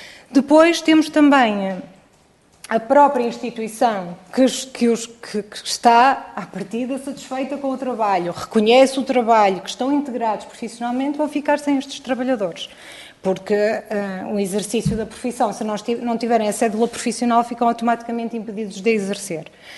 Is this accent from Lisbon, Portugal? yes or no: no; Porto, Portugal; sou do Porto